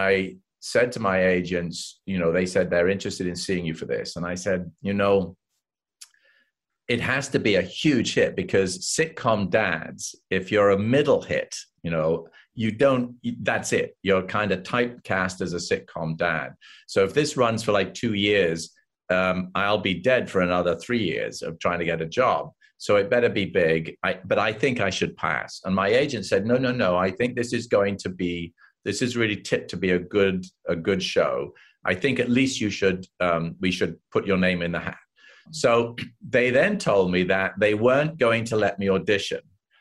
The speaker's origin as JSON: {"language": "English", "region": "England", "country": "United Kingdom", "said": "I was the only one in Los Angeles because I came from England."}